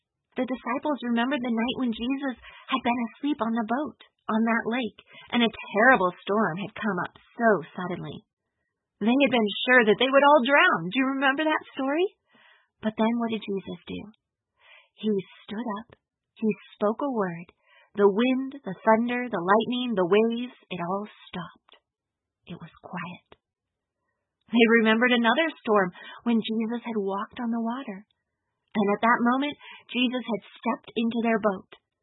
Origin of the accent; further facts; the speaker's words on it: California, United States; I grew up in California near a big lake called Folsom Lake. It's in the Sacramento Valley.